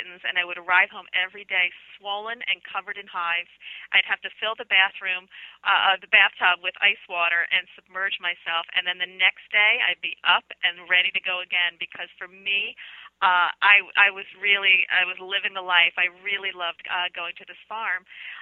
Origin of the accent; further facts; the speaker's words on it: Philadelphia, Pennsylvania, United States; I grew up in Northeast Philadelphia, so there weren't actually a lot of animals around.